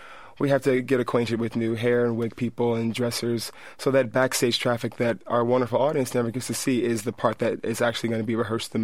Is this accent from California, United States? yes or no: yes; San Francisco, California, United States; I mean, I think so many people in my hometown have been wanting to see me on this new level, and I've been wanting to do the same, so it's pretty awesome to bring this music to this cultural city.